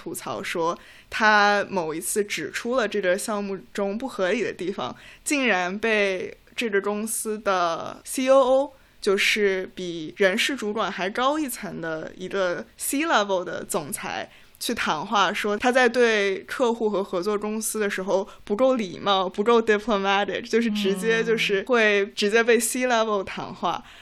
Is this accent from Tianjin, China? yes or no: no; Shanghai, China; 就是其实作为一个上海人